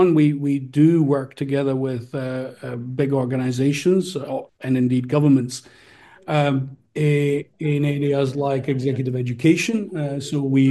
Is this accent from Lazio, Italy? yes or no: no; Apulia, Italy; I'm originally from Puglia in Italy